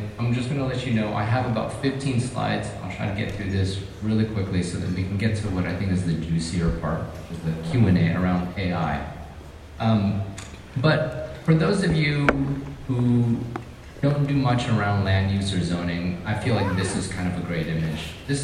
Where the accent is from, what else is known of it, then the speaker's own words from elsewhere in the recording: Oregon, United States; So you guys know I grew up here in Oregon. I now am based in Portland.